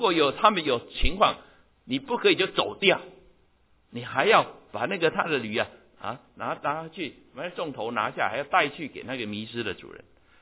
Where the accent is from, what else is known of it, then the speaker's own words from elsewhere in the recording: Taiwan; 我们台湾人说讲是不是很鸡婆？